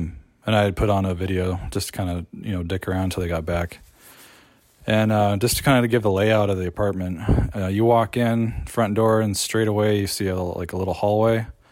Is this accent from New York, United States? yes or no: no; Oregon, United States; I'm from Oregon.